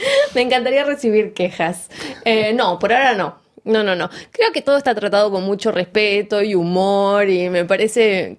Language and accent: Spanish; Argentina; cómo somos los argentinos, un poco codiciosos, queremos un poquito más